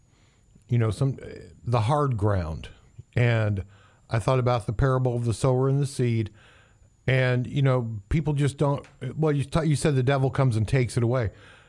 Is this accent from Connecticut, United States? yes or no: no; Indiana, United States; We're all, well, Megan and you and I, not so much Nan over here, but we're from Indiana. We know what a cultivated field looks like.